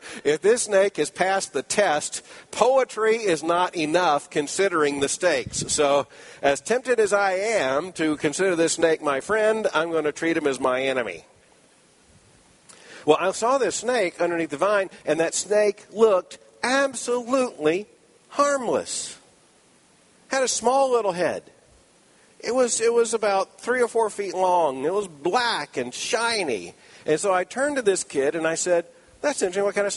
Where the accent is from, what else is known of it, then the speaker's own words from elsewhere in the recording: Florida, United States; Now, I grew up in Florida. Florida is filled with snakes.